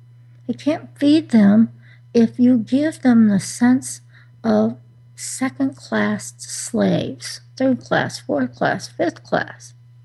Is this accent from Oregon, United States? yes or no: no; California, United States; now in North Carolina, United States; Yes, I came from California. No, I'm in North Carolina drinking sweet tea.